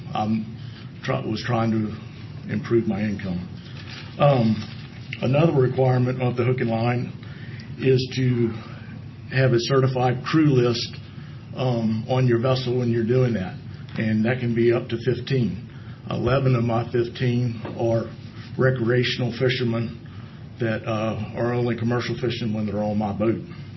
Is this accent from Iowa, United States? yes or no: no; Virginia, United States; I'm from Atchipunga, Virginia, over on the Eastern Shore.